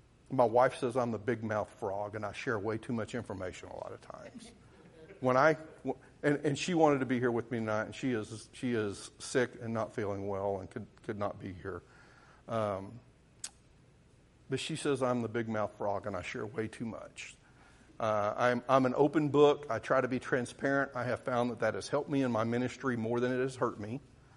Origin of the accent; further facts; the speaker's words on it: Oklahoma, United States; I am a deer hunter. I'm from Southeast Oklahoma